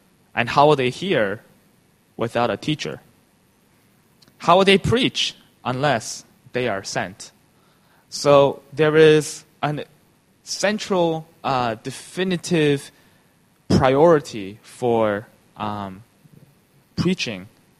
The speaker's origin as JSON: {"language": "English", "country": "Canada", "tie": "born or raised there", "said": "You know, growing up in Canada"}